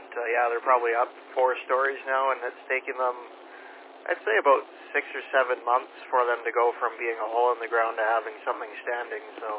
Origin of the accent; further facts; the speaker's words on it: Agassiz, British Columbia, Canada; I grew up in Agassiz, so I don't, when it comes to the city, I'm not very knowledgeable